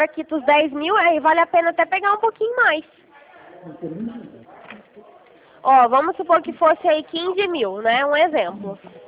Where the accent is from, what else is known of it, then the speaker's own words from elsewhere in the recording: Minas Gerais, Brazil; now in Rio Claro, Brazil; Eu sou de Minas, eu sou mineira.